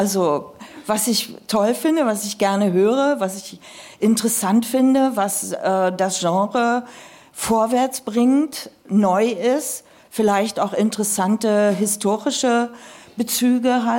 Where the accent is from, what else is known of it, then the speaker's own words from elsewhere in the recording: Hanover, Lower Saxony, Germany; Außerdem, ich komme aus Hannover